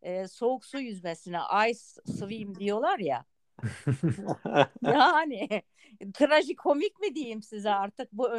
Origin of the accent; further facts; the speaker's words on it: Adana, Turkey; ben 1957 yılında Adana'da doğdum. 7 yaşına kadar yüzmeyle ilgili herhangi bir bilgim yoktu. Ama bizim Adana'da her yer sulama kanallarıyla dolu ve boğulma vakaları çok olurdu.